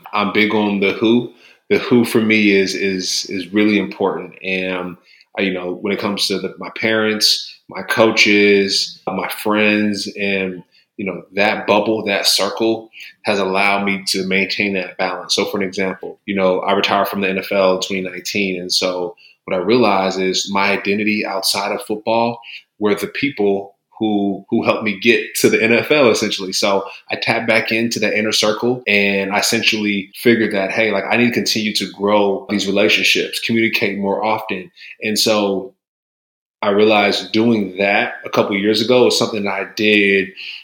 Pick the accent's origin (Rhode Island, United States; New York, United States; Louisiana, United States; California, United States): California, United States; Long Beach; also born or lived in Atlanta, United States; Yeah, so I grew up in California, so Long Beach, California.